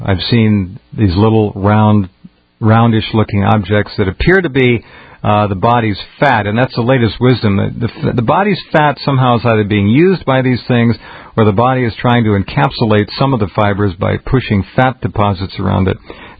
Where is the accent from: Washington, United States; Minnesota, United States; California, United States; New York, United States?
California, United States; Santa Barbara; and in Santa Barbara, my hometown, looking up at the beautiful blue sky